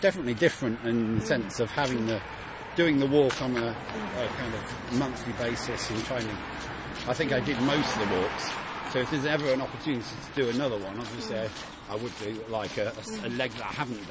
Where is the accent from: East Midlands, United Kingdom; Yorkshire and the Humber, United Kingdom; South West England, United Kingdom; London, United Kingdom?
London, United Kingdom; born there; So I am a native Londoner and have a lot of history in London, but I didn't grow up in London